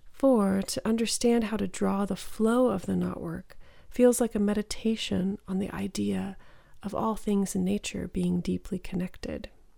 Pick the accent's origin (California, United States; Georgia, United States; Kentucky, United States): California, United States; My family is from Tullamore, Ireland, though I grew up in California.